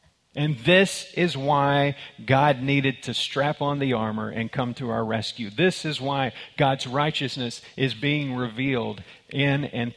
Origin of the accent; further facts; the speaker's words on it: Texas, United States; Born and raised in Texas, it just kind of, you know, whatever.